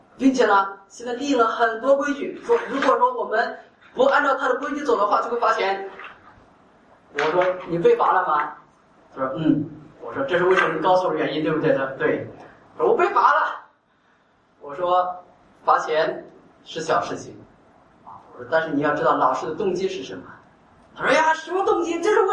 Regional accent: Singapore; 我们作为新加坡人是吧

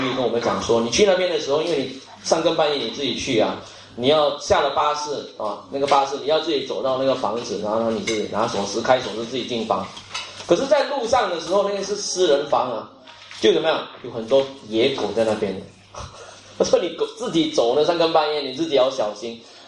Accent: Singapore; 我们新加坡人讲的 triple confirm

